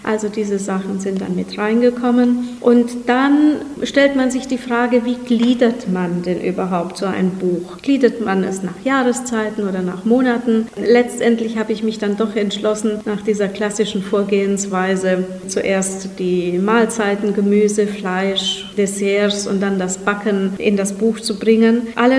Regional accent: Otzedorf, Timiș County, Romania; ich habe versucht, die authentischen Rezepte meiner Heimatgemeinde Otzedorf darin zu sammeln

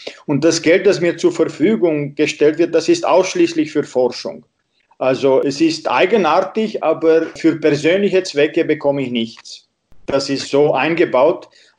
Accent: Timișoara, Timiș County, Romania; now in Vienna, Austria; Ich habe Sachen entdeckt, die ich als Kind in Temeswar, die ich aus meiner Kindheit kenne

